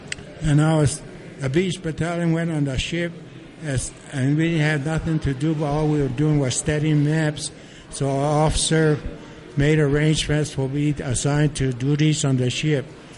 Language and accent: English; San Ildefonso Pueblo, New Mexico, United States; I'm from the Pueblo of San Alfonso.